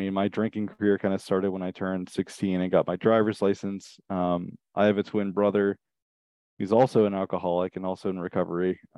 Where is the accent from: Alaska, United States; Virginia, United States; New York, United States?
Virginia, United States; Richmond; now in Vermont, United States; I grew up in Richmond, Virginia, in the suburbs, and from an early age, like my childhood was really awesome, actually.